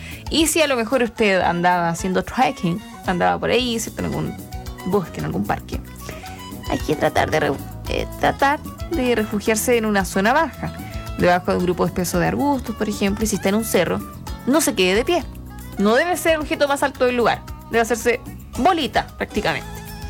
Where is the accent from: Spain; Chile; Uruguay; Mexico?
Chile; Como buen chileno, uno graba todo.